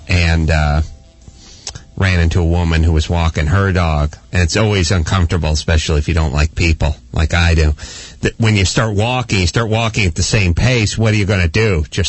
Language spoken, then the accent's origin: English; North Hollywood, California, United States; Interesting. Name after my hometown, North Hollywood Corolla.